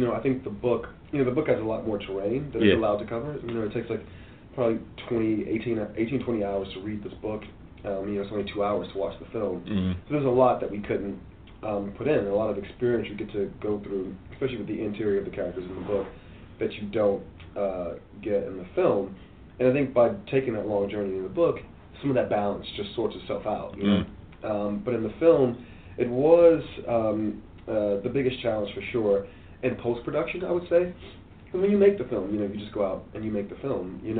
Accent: Miami, Florida, United States; I remember growing up, you know, I grew up in Miami, Florida, and I remember watching the news

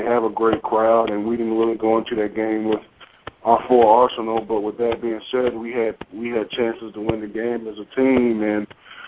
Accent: King George County, Virginia, United States; all proceeds from that event will be going towards book scholarships for kids in my hometown of King George County and surrounding counties. And the next day I'm holding a youth football camp in my hometown of King George County.

